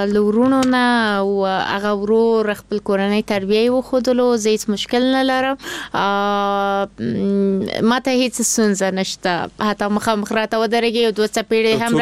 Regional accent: Kabul, Afghanistan; born there; زه په کابل کې زیږیدلی یم نو نه زه یعنی ځان د ټول افغانستان بولم

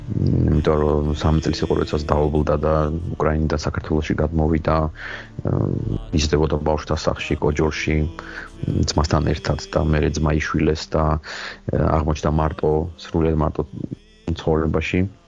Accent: Tbilisi, Georgia; also born or lived in Sukhumi; ხო მეც გამომივლია ეს ბავშვობა და დევნილობა ბავშვობაში თბილისში და

